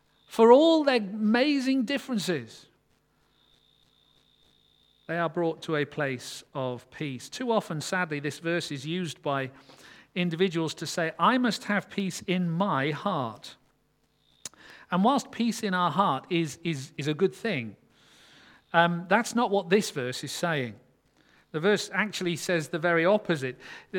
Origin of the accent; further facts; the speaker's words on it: England, United Kingdom; And I thought, where as an Englishman would I not like to be between two of the old enemies